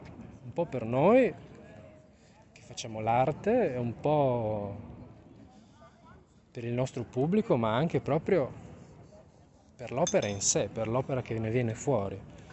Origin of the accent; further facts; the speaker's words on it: Trieste, Friuli-Venezia Giulia, Italy; A me è sempre piaciuto pensare che in realtà da Triestino arrivare alla fine del molo significa anche chiedersi